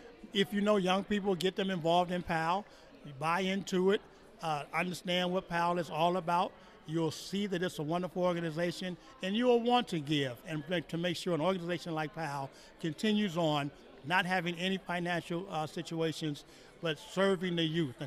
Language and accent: English; Chicago, Illinois, United States; moved away; Born and raised in that church, kind of, sort of. We came from Chicago here, but it's my family's church.